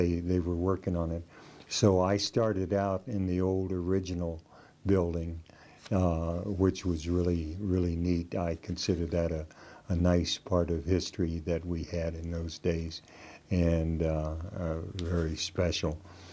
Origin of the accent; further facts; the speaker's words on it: DeLand, Florida, United States; born there; I was born in DeLand, Florida, which is a nice little town, and in Volusia County.